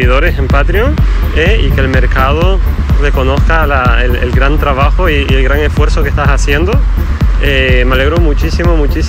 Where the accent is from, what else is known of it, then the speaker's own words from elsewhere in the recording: Spain; now in Germany; soy un español afincado en Alemania